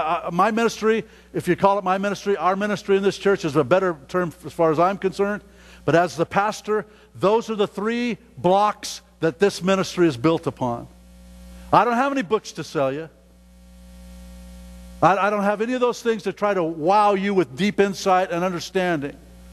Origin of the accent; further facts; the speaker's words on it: United States; I'm thinking, you know, I'm an American.